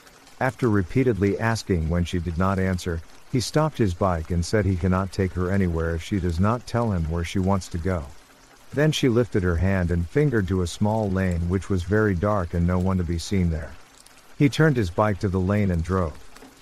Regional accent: Connecticut, United States; now in Arizona, United States; I was born in Connecticut and lived in Connecticut until 2002 when I moved to Arizona. I have been here since.

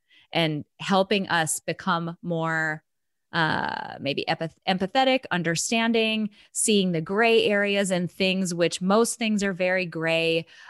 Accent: North Dakota, United States; I'm from North Dakota. You can't get more north than that, right?

